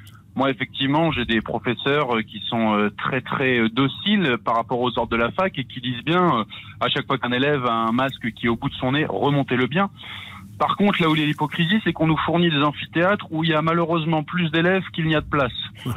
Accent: Caen, Normandy, France; La foire de Caen, moi je suis de Caen, il y a une foire internationale où il y a tous les artisans de ma ville qui viennent

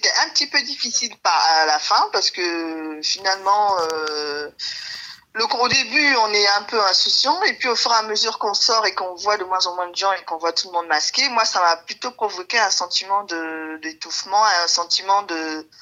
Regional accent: Brazzaville, Republic of the Congo; also born or lived in Pointe-Noire; Alors moi j'ai grandi au Congo à Brazzaville, en Brazzaville et Pointe-Noire, c'est un petit pays à côté du l'ex-Zaïre pour ceux qui veulent se situer où ça se trouve.

